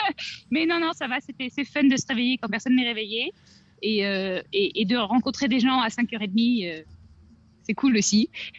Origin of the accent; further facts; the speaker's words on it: Île-de-France, France; On vient tous du même endroit. On vient tous des Îles-de-France.